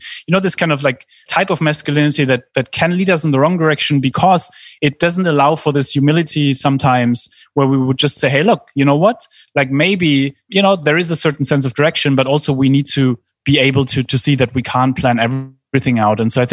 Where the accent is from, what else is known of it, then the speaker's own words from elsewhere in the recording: Germany; I grew up in Germany.